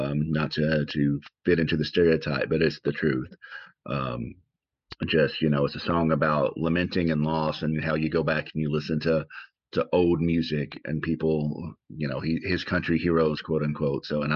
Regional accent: the South, United States; Because it is both representative of a life that growing up in the South

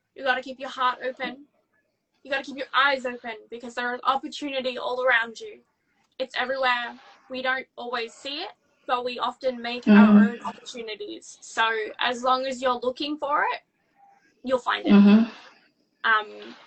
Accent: Australia; I'm Australian. I was born not far from where I am right now, actually, which is wonderful. Mm-hmm. I've lived in the same place my whole life

